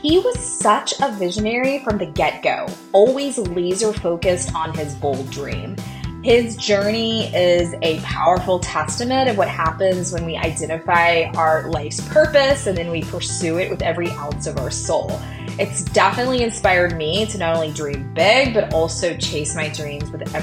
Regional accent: Atlanta, Georgia, United States; from Atlanta, Georgia.

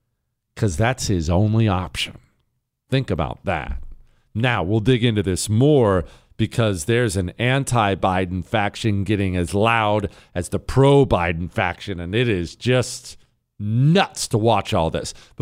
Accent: Montana, United States; I grew up in Montana

